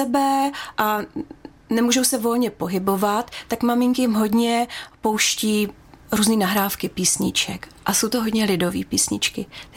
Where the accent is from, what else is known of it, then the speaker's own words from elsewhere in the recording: Pardubice, Pardubice Region, Czechia; protože jsem z Pardubic